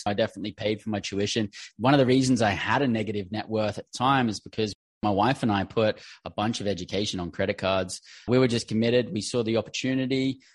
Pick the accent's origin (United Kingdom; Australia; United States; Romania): Australia; moved away as an adult; So originally born and bred in Australia